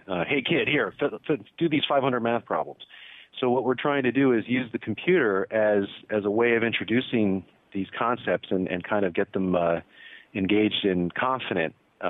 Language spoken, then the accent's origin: English; New York, United States; I grew up, I'm basically a New Yorker, so I would love to get back to my hometown.